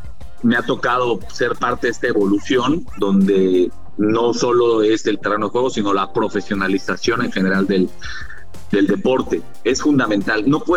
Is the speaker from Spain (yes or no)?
no; Mexico; Hay cosas que son muy valiosas que se han hecho en México, a pesar de nuestro estado de país